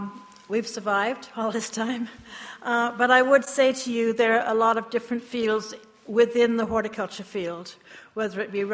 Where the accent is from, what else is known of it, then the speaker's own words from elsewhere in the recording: United Kingdom; I was born and raised in Great Britain